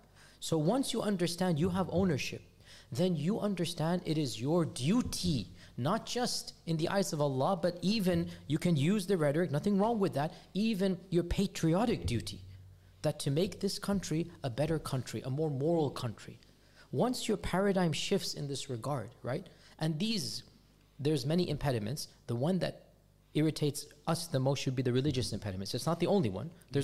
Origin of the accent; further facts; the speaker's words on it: United States; allow me to be blunt because I'm an American, I have an excuse, we're less than 1%.